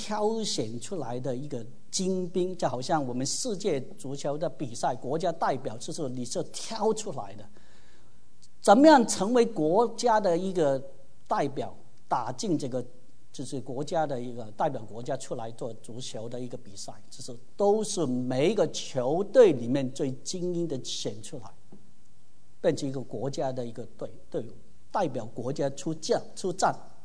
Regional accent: Hong Kong; 我们从香港来比简单，如果你是香港来，大家都是知道香港。

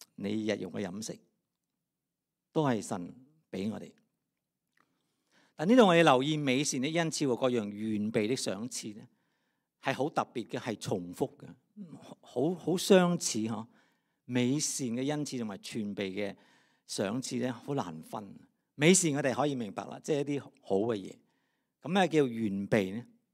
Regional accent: Vietnam; 我们小时候在越南的时候我们买卖呢我们是用黄金的，

